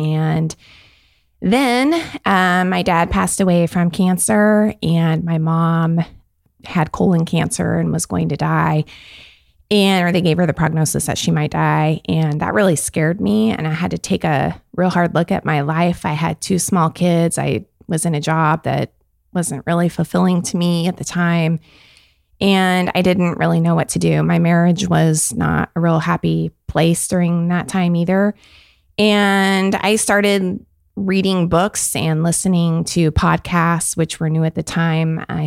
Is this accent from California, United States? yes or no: no; Vancouver, Washington, United States; Well, I am originally from Vancouver, born and raised here. I left for a while to attend college in Missoula, Montana.